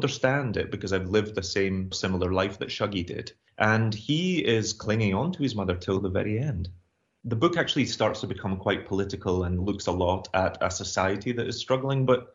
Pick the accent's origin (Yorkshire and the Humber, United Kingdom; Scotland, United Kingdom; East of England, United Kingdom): Scotland, United Kingdom; Glasgow; I grew up in Glasgow of the 80s